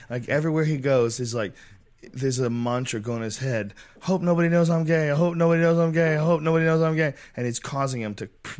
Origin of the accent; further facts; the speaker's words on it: San Francisco, California, United States; I grew up in San Francisco from the time I was 7 till I was 11.